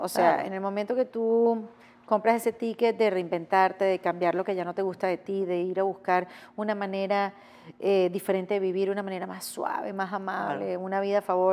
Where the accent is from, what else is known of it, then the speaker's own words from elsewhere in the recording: Venezuela; now in Miami, United States; para no hablar en tercera persona, yo que vengo de Venezuela